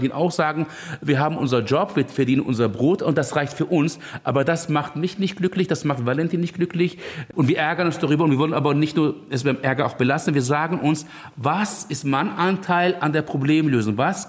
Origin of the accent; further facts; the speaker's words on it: Elazığ, Elazığ Province, Turkey; ich komme ja aus dem Ort Elazığ, also Osttief-Anatolien. Das ist ja auch ein sehr schöner Naturort